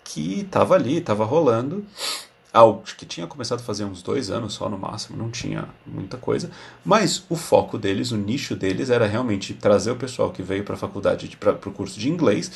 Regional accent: Brazil; moved away; Sabe, eu saí do Brasil comendo.

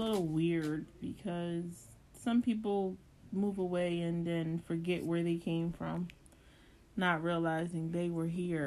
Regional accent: Camden, New Jersey, United States; I don't plan on staying, but I will always come back to my hometown.

